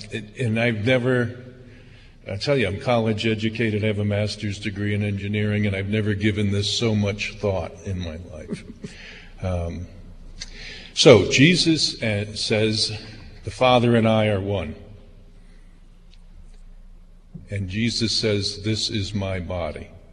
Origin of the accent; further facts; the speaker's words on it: Massachusetts, United States; from Massachusetts. I'm in transition. I was raised Roman Catholic, and I'm becoming Lutheran.